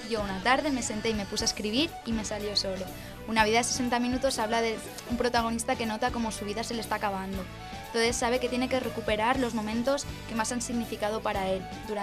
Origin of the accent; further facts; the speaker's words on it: L'Olleria, Valencian Community, Spain; yo soy de Lollería. Lollería es un pueblo que tiene más o menos 8.000 habitantes de la provincia de Valencia. Está entre Xàtiva y Ontinyent, que supongo que os sonará más. Es un pueblo pequeño y allí he vivido toda mi vida.